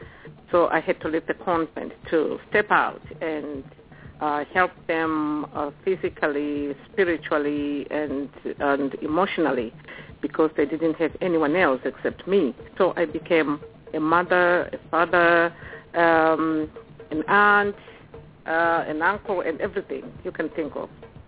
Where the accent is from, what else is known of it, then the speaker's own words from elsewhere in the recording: Zimbabwe; also born or lived in Australia; now in Columbia, United States; I come from Zimbabwe. I'm now Australian, so I call myself Australian, American, Zimbabwean.